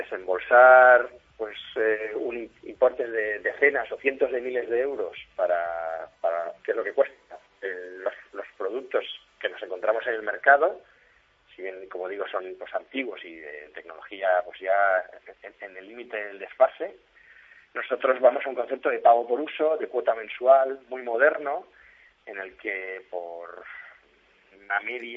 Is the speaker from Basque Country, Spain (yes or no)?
no; Valencia, Valencian Community, Spain; nosotros somos de Valencia, somos valencianos, estamos muy fuertes en la comunidad.